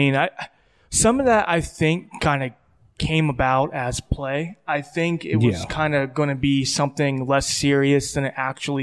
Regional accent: Columbus, Ohio, United States; I mean, I'm from the Columbus area.

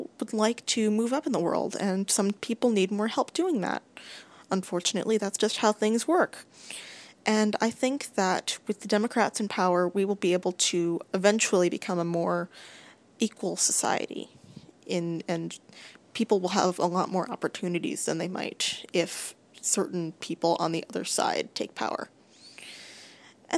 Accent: United States; And as an American with a disability, I found that incredibly disappointing.

